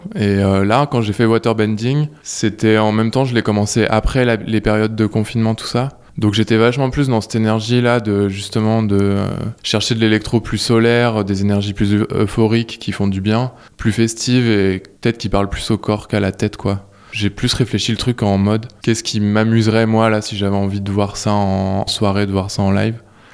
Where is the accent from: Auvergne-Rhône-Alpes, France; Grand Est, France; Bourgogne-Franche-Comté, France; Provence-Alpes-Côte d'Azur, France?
Auvergne-Rhône-Alpes, France; Lyon; Bah j'ai grandi à Lyon, donc ouais, c'était une scène qui était vachement présente avec des assos comme Total Rez, Jarring Effect, c'était mes premières soirées sound system.